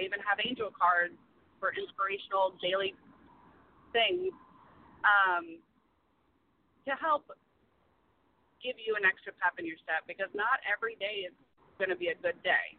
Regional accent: the South, United States; And I grew up in the South, so, you know, if you were raped and you were a girl in the South, then what did you do wrong?

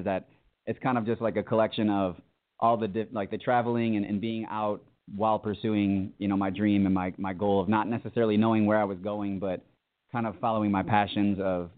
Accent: Wheaton, Illinois, United States; I grew up in Wheaton.

